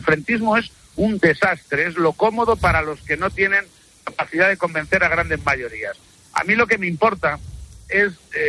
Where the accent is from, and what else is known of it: Consuegra, Castilla-La Mancha, Spain; born or raised there